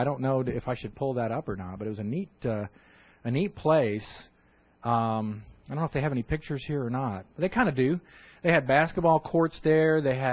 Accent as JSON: {"language": "English", "town": "Houston", "region": "Texas", "country": "United States", "said": "I'm from Houston, and Houston is humid, but Houston's got nothing on the Philippines."}